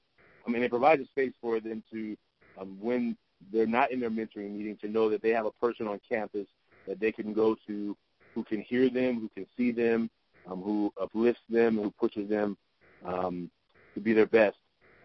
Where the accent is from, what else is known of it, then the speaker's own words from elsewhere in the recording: Oakland, California, United States; I'm from Oakland, California.